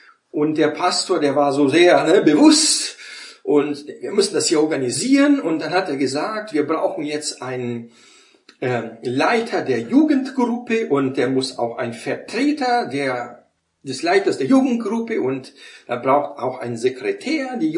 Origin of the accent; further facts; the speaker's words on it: Brazil; Wie man so in Brasilien, wo ich aufgewachsen bin, da in den Bergen, hat mein Vater mir das Fahren beigebracht, als ich 12 war.